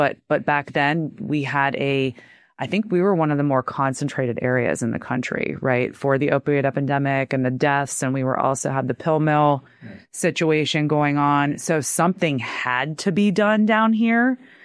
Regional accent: Cincinnati, Ohio, United States; my hometown of Cincinnati invited us up.

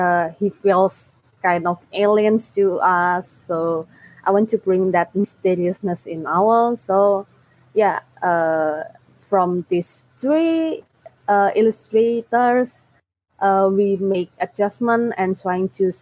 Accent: Indonesia; English is a second language; I take reference from my hometown environments, and sometimes I try to make the character gesture that are common in this Indonesia.

